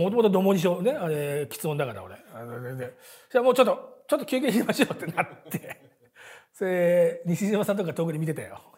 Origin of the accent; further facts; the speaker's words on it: Akabane, Tokyo, Japan; はい赤羽出身です、ちょっとイントネーションがあって